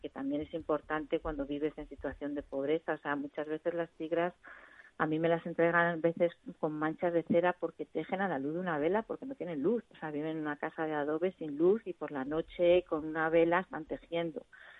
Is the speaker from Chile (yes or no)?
no; Spain; moved away; Aprovechando que soy española, pues lo traía para acá.